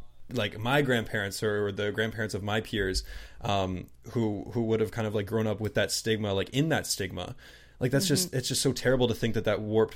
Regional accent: New Brunswick, Canada; living in a sheltered white town here down in southern New Brunswick.

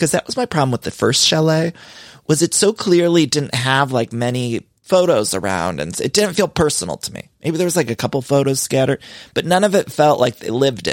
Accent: Canton, Ohio, United States; Seth is near where I grew up in Canton, Ohio.

